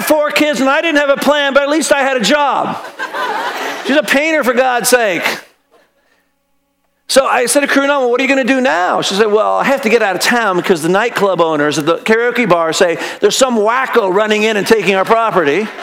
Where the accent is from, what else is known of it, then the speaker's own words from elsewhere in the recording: San Francisco, California, United States; We're from San Francisco. You have to forgive us. We think every home should be a Victorian.